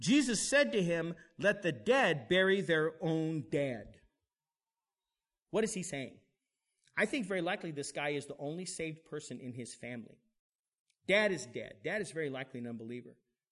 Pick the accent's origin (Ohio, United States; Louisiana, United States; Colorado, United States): Colorado, United States; Denver; when I was growing up in Denver, there were a lot of guys in the seminary where I was in school.